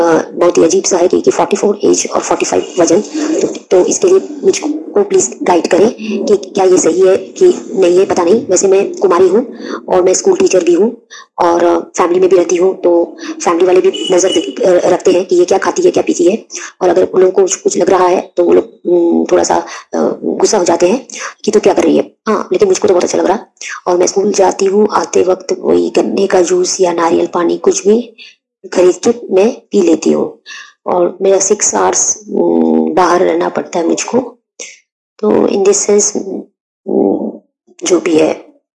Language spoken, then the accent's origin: Hindi; West Bengal, India; मैं वेस्ट बंगाल से हूँ, मेरी एज 44 है